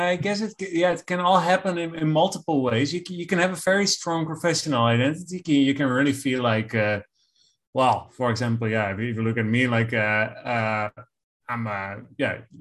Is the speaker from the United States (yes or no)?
no; Netherlands; also born or lived in Belgium; I stood out a little bit because I was from the Netherlands, and in Belgium, they, well, in that part of Belgium where I was, they speak Dutch, but slightly different Dutch.